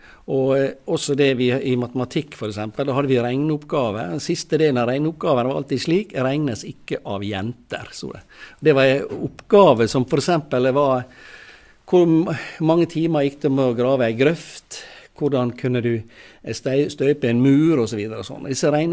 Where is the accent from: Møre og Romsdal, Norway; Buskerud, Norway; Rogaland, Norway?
Møre og Romsdal, Norway; Ålesund; Ja, jeg vokste opp i Ålesund sentrum, midt i byen.